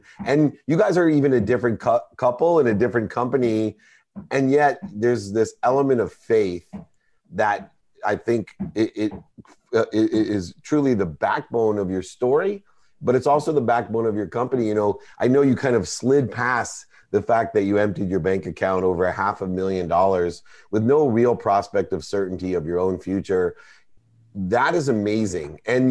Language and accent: English; San Diego, California, United States; You know, it's so interesting because I grew up in San Diego